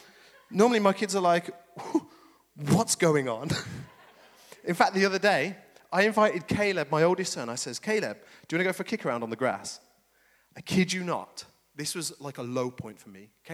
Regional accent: West Midlands, United Kingdom; because of my posh accent. I know, that's probably what you're thinking. I'm actually from the West Midlands.

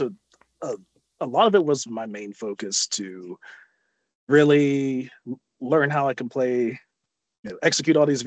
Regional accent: Wheeling, West Virginia, United States; I come from Wheeling, West Virginia. I'm about an hour from Pittsburgh, PA, just to put that location into, you know, let everyone know where I'm at.

